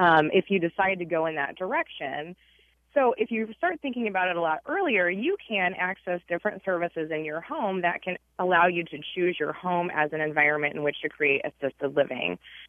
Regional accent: Iowa, United States; now in Ames, United States; I'm calling from Ames, but I wanted to point out I actually grew up in southern Iowa

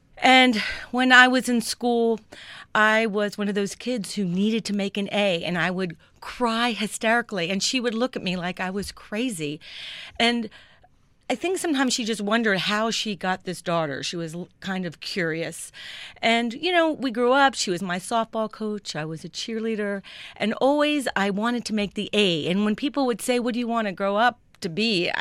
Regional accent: Miami, Florida, United States; born there; I was born in Miami at Baptist Hospital and went to public schools.

